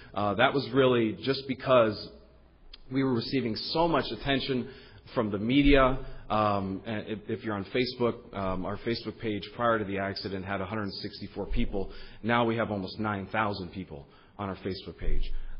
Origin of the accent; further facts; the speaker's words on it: Canada; considering the fact that I'm a Canadian.